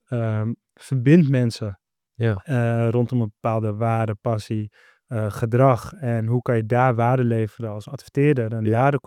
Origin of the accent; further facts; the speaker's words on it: Amsterdam, North Holland, Netherlands; Maar ook de mensen met wie ik ben opgegroeid in Amsterdam terugzie.